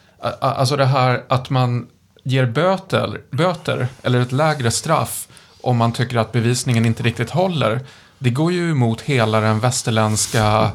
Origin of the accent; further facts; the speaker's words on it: Sweden; Men det skulle jag inte säga om oss svenskar.